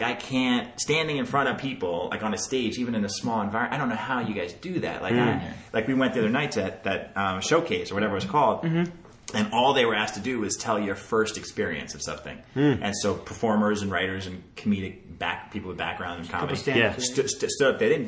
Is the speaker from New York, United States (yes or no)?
yes; New York, United States; my friends I grew up with in New York.